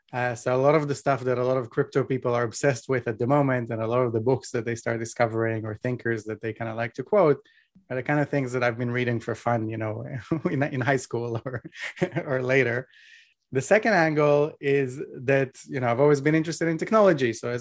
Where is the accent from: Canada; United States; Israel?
Israel; So I grew up in Israel, which is a very kind of safe place for children and also has very nice weather.